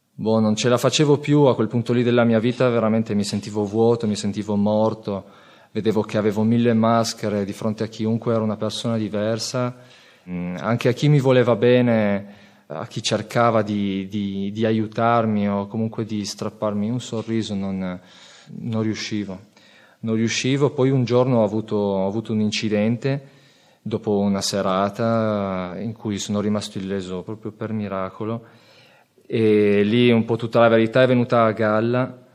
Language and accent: Italian; Saluzzo, Piedmont, Italy; born there; che io fossi nato a Saluzzo